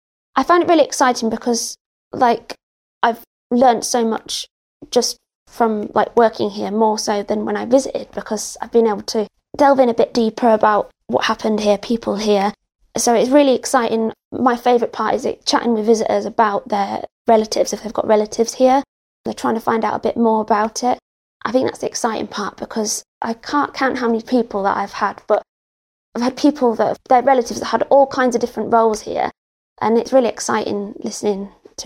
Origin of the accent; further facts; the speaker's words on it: New York, United States; I'm from New York originally